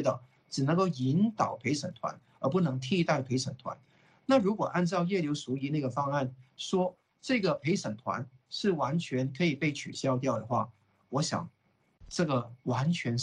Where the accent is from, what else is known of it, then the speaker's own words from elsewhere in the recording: Hong Kong; 那这个是我们香港人就是很害怕的一个地方